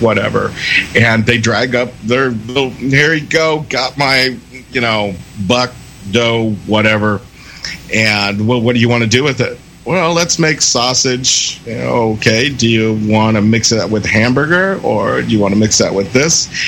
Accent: California, United States; Well, I'm from California.

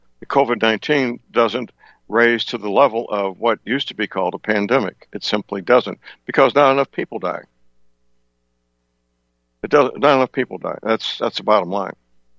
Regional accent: Missouri, United States; He's from my home state of Missouri.

